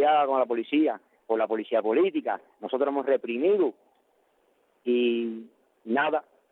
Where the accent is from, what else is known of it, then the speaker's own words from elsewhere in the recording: Cuba; como ciudadano cubano o ciudadano del mundo